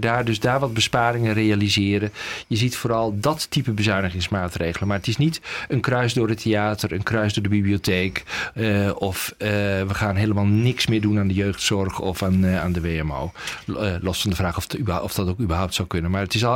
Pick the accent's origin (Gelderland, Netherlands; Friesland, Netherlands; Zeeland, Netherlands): Gelderland, Netherlands; now in Huizen, Netherlands; Ik woon al ruim 35 jaar in Huizen. Twee kinderen, die wonen nu nog in Amsterdam, maar komen binnenkort ook weer terug naar Huizen. Oorspronkelijk opgegroeid in de Achterhoek.